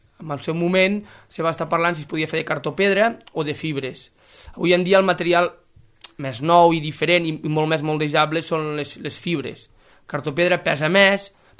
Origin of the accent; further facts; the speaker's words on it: Falset, Catalonia, Spain; Sí, vaig néixer a Falset i fins ara estic aquí, sí. Soc d'aquí a Falset, sí.